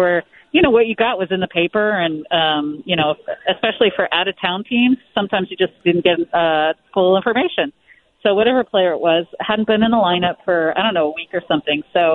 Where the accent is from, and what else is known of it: Monterey, California, United States; born or raised there; also born or lived in Alameda